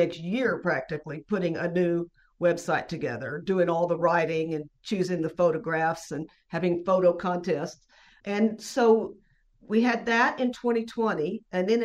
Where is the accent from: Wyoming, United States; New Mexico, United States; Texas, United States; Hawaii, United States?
Texas, United States; El Paso; I grew up in El Paso, Texas, and I knew they have 915 day out there, which is their area code